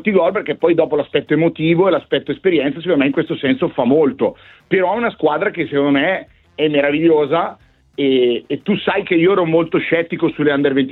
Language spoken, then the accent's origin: Italian; Bergamo, Lombardy, Italy; sono bergamasco e tifoso dell'Atalanta